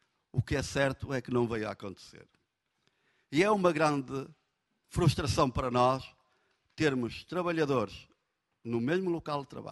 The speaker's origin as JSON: {"language": "Portuguese", "region": "Braga", "country": "Portugal", "said": "e eu sou de Braga, tenho que falar direto"}